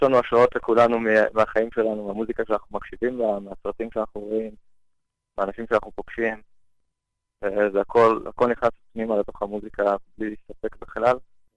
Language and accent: Hebrew; Haifa, Haifa District, Israel; התחלנו בחיפה. אני והזמר חיפאים.